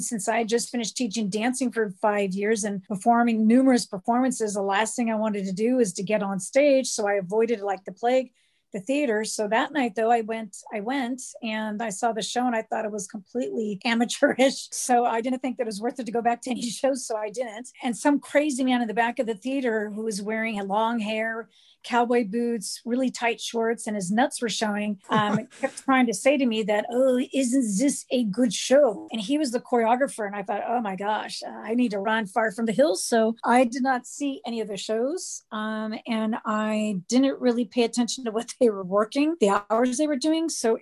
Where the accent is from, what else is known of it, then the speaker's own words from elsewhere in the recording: California, United States; I didn't know anybody from the Bronx, me from California.